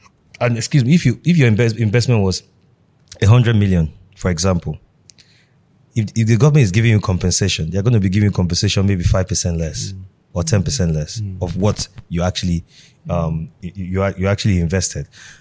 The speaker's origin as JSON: {"language": "English", "town": "Ajegunle", "region": "Lagos", "country": "Nigeria", "said": "oh, I came from Ajegunle, I did this, I did that."}